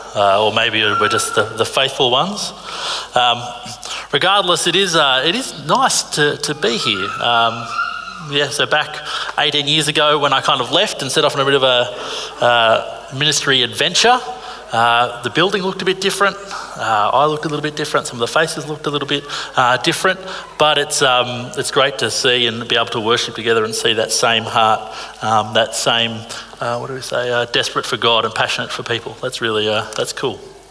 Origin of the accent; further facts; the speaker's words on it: Narara, New South Wales, Australia; I grew up in Narara. I didn't love growing up in Narara. I spent 17 years in the same house.